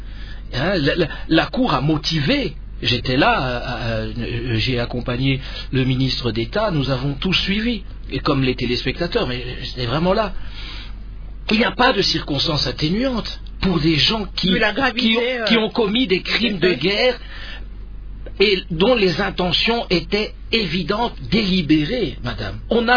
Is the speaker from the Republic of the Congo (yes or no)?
no; Kongo Central, DR Congo; Moi je suis du Congo central, mais je souffre à cause de ce qui se passe au Congo, en RDC.